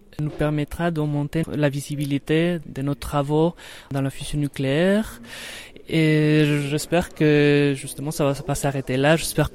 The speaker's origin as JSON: {"language": "French", "country": "Spain", "second_language": "French", "moved": "as an adult", "lives_now": "France", "said": "Donc, je suis espagnol, en effet. J'ai commencé mes études à Madrid, en Espagne, à l'Université Polytechnique."}